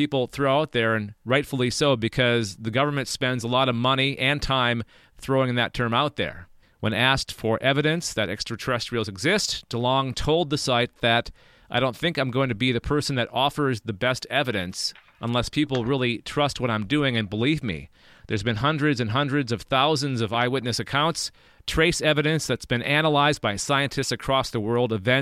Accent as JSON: {"language": "English", "town": "Minneapolis", "region": "Minnesota", "country": "United States", "tie": "born or raised there", "said": "He is an electronic musician from my hometown of Minneapolis"}